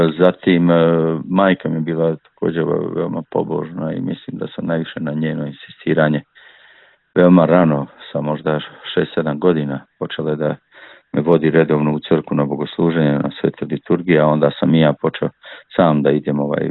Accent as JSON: {"language": "Serbian", "town": "Ljeskovica", "region": "Zenica-Doboj Canton", "country": "Bosnia & Herzegovina", "tie": "born or raised there", "said": "Pa ja sam rođen i odrastao između Žepča i Zavdovića, selo jedno Ljeskovica, to je u ratnoj podijeli ostalo u federaciji"}